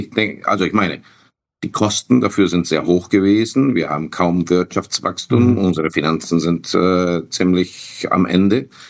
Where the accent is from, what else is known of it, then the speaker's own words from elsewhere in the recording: Chile; Also als Chilene würde ich sagen, ja natürlich kommt's her.